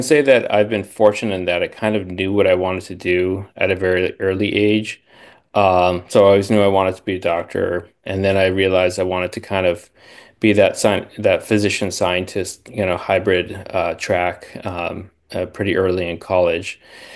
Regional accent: California, United States; And he heard I'm from Southern California.

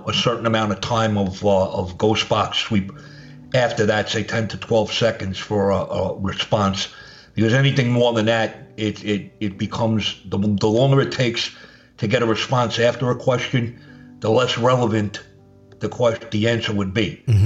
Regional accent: Brooklyn, New York, United States; born or raised there; accent: Brooklyn

